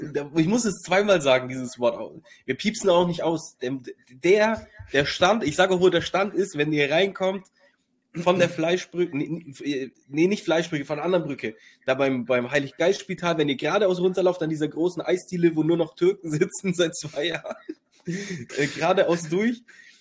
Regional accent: Nuremberg, Bavaria, Germany; Weil es ist, wir sind Nürnberger, ihr zugezogenen Bastarde, lernt die richtige Sprache.

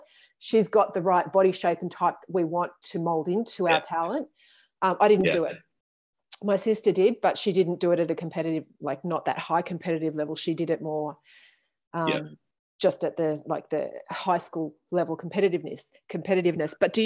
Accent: Canberra, Australian Capital Territory, Australia; so I grew up in Canberra, and when you mentioned rowing, I was scouted, I think it was in year seven.

